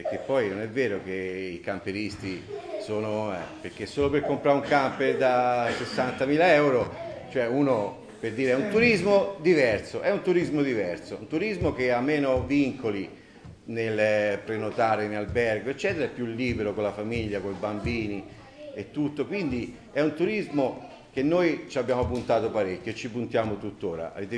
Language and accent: Italian; Barga, Tuscany, Italy; Noi chiaramente siamo fiorentini, l'avete visto, perché Barga è Medicea